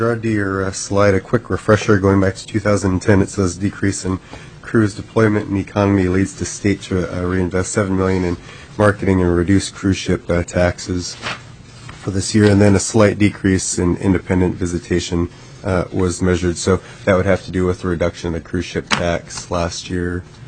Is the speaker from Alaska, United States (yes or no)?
yes; Alaska, United States; I'm from Western Alaska, and a number of my constituents said